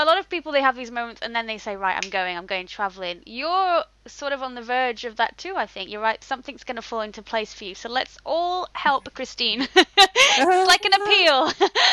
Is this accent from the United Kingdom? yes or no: yes; England, United Kingdom; now in Japan; I'm from the north of England.